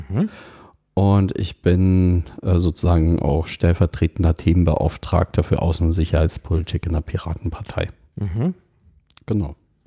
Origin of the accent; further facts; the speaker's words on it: Munich, Bavaria, Germany; Ich komme aus München.